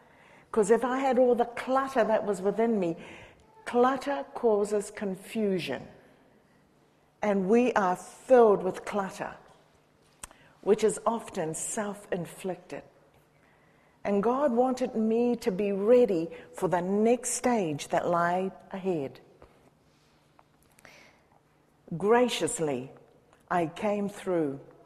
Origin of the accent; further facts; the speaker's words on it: Samoa; I came from Samoa, you know, in a little grass shack.